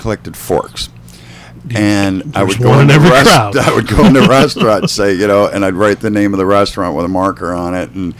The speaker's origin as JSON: {"language": "English", "region": "Wisconsin", "country": "United States", "tie": "born or raised there", "said": "I mean, I was born in the Midwest. I did northern Wisconsin and all the rest of that stuff."}